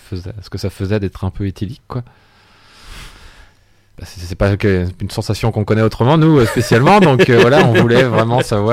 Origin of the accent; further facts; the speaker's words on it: France; c'est un peu comme les romans de guerre qu'on avait au 19e chez nous en France.